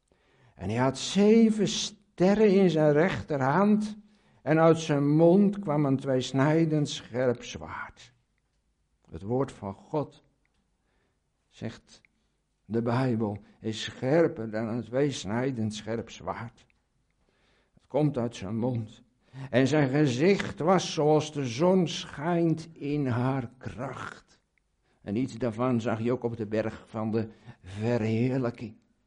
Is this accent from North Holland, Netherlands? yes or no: no; South Holland, Netherlands; Ik kom zelf uit de Ablasserwaard.